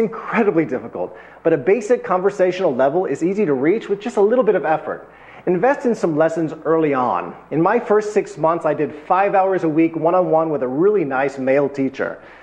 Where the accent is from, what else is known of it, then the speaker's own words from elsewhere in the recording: United States; As an American, these comments were invigorating to me